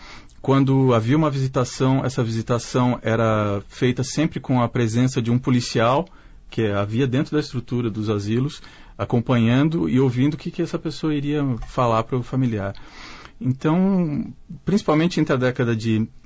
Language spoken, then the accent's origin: Portuguese; Mogi das Cruzes, São Paulo, Brazil; now in Campinas, Brazil; E eu sou natural de Mogi das Cruzes, a cidade onde foi construído o primeiro asilo colônia do estado de São Paulo em 1928, que era o asilo colônia Santo Ângelo.